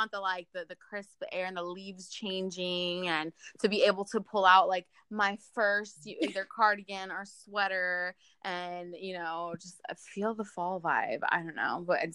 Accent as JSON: {"language": "English", "town": "Orlando", "region": "Florida", "country": "United States", "tie": "born or raised there", "said": "here I am growing up in Orlando and I actually didn't even know the history of the buildings or even the railroad"}